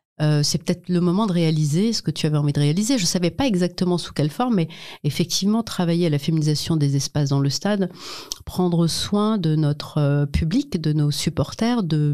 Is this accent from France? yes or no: yes; Illzach, Grand Est, France; Je viens de Mulhouse, enfin d'Ilzac, plus précisément d'un quartier, d'une banlieue, mais ce n'était pas avec les grandes tours, mais c'était quand même un quartier.